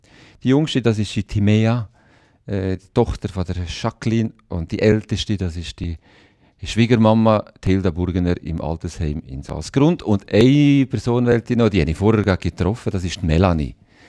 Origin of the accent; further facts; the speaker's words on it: Valais, Switzerland; now in Thun, Switzerland; Ich bin in Thun wirklich und sage das gerne als Walliser daheim, aber ich bin im Wallis noch. Hey, auch noch eine Heimat.